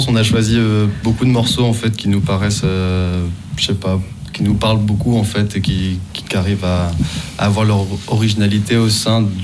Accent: Saint-Malo, Brittany, France; Et je viens de Saint-Malo, j'ai fait tout un tas de conservatoires pour arriver à Nantes.

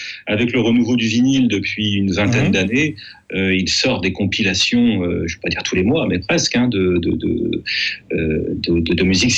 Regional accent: Lyon, Auvergne-Rhône-Alpes, France; je suis pas si loin de ça que de Villefranche-sur-Saône, puisque moi je suis lyonnais à l'origine.

